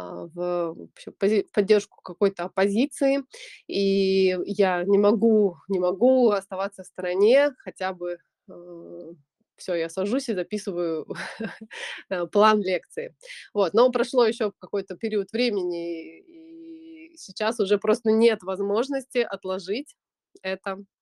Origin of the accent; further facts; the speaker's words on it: Russia; moved away; получилось так, что по жизненной ситуации я уехала из России, уехала давно, уже, то есть 5 лет назад